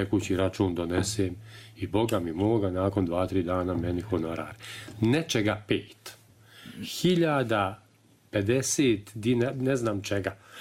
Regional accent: Derventa, Republika Srpska, Bosnia & Herzegovina; Ja sam rođen u Derventu, ali sam živio u Pojezdni. To je jedno naše selo tamo na području Rubno, selo prema stanarima, prema Doboju i tako dalje.

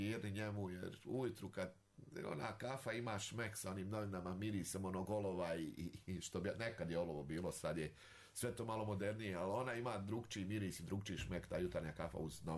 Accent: Banja Luka, Republika Srpska, Bosnia & Herzegovina; naš grad Banja Luka, volim otići malo u Krup, volim naše aleje, ja sam odrastao tu u Novoj Varoši

